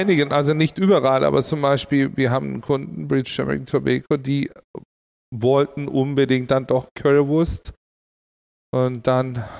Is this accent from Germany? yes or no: no; Istanbul, Turkey; born or raised there